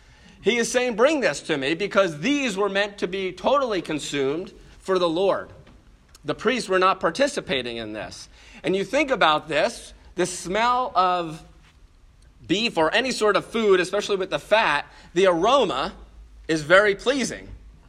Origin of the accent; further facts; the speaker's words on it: New Jersey, United States; I grew up in New Jersey. It's miserable.